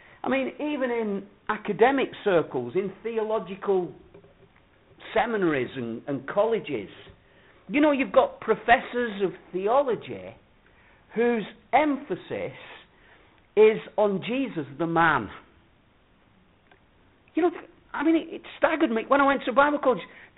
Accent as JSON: {"language": "English", "country": "United Kingdom", "said": "The best of what we have and the best of what we are as British people arises out of this fact"}